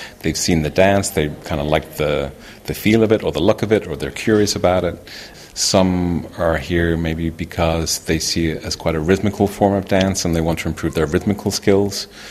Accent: England, United Kingdom; My parents were Irish, so it was a pretty natural thing for me to do growing up in England even.

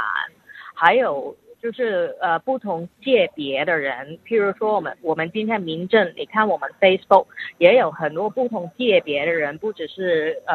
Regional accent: Hong Kong; Chinese is a second language; 我们香港人最引以为傲或者是最保护我们香港人的安全的自由的那个法律了都没用了

